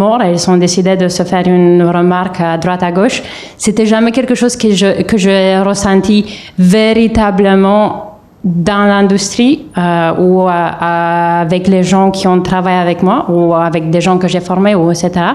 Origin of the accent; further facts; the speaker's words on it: Romania; French is a second language; now in France; J'ai eu pas mal de soucis en tant que roumaine en France.